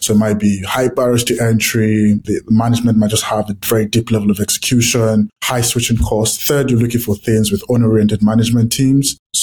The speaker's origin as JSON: {"language": "English", "country": "Nigeria", "tie": "born or raised there", "said": "So for the listeners, I grew up in Nigeria."}